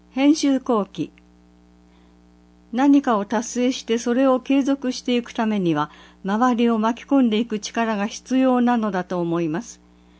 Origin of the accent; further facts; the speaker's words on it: Urasoe, Okinawa, Japan; 生まれも育ちも浦添市ですが、恥ずかしながら先日初めて浦添グスクへ行きました。